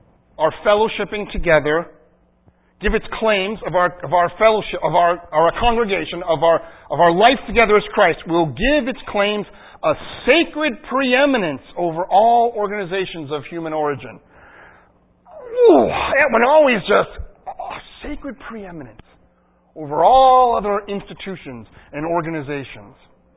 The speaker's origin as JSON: {"language": "English", "town": "Holliston", "region": "Massachusetts", "country": "United States", "said": "I'm an American, I'm from Massachusetts, I'm from Metro West, I'm a son, I'm a Holliston, I'm a graduate of Holliston High School"}